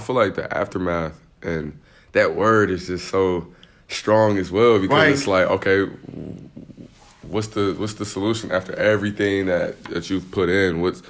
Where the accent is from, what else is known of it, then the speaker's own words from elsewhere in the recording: Cleveland, Ohio, United States; I know you're from Columbus. I'm from Cleveland.